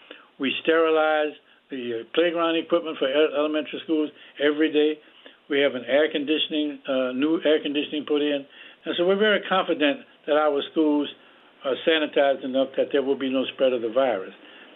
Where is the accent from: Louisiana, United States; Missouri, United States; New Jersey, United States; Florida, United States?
Louisiana, United States; New Orleans; I was raised in the South in the days of segregation, and the black community in the South, in New Orleans, Louisiana, did not have access to medical services from regular hospitals